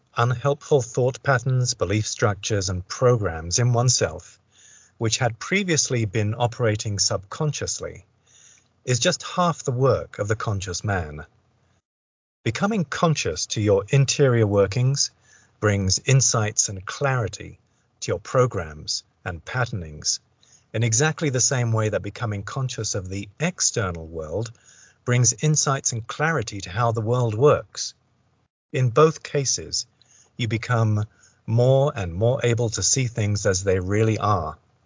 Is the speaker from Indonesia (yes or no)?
no; East of England, United Kingdom; accent: English; also born or lived in London; now in United States; I do have an English accent. I was born in England. I grew up in Essex and lived in London for quite some time. But I'm now living in the United States of America.